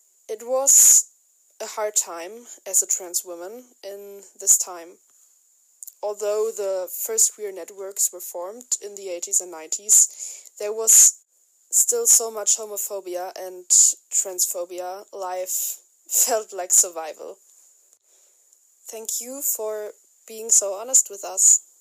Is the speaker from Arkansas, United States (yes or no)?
yes; Arkansas, United States; 58 years old now. I grew up in Arkansas, in a transphobic family.